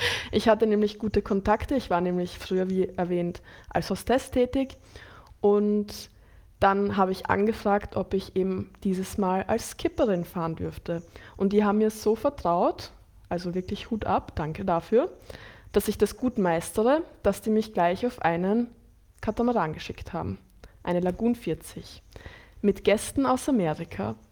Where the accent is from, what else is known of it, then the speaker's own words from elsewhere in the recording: Croatia; weil ich mich so gut auskenne in Kroatien, weil ich gebürtige Kroatin bin und weil das meine Heimat ist